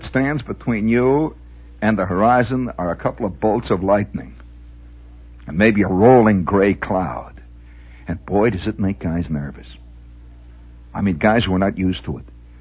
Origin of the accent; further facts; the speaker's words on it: Indiana, United States; And, of course, I'm from the Midwest, and it was just country.